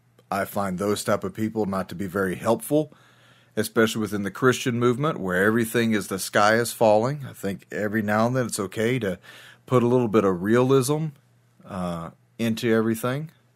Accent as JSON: {"language": "English", "country": "United States", "said": "maybe so damn proud as an American to sit there and look"}